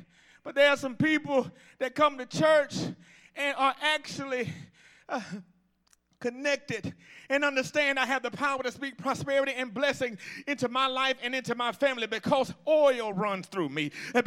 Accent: Atlanta, Georgia, United States; See, I'm from Atlanta, and Ted Turner was a billionaire

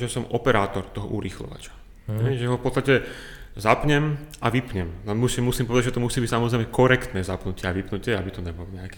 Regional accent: Myjava, Trenčín Region, Slovakia; Tak, ak sa pýtaš úplne, že odkiaľ som, tak pochádzam z okolia Myjavy, z Kopaníc.

